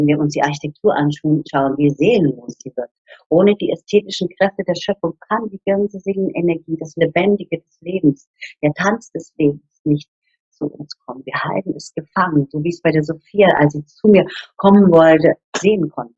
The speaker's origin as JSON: {"language": "German", "region": "East Germany", "country": "Germany", "said": "ich musste nicht darum kämpfen, ich bin aus der DDR."}